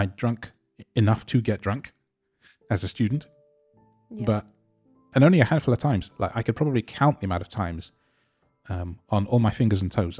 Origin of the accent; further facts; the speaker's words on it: United Kingdom; there's either a cup of tea because I'm Brit